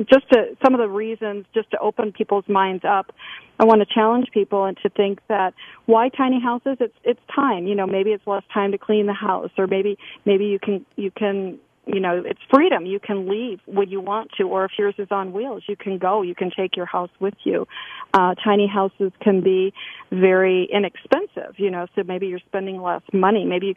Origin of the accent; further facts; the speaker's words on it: Minnesota, United States; I came from Minnesota about 5 years ago, lived in a big house, on lots of acreage, and came to Southwest Florida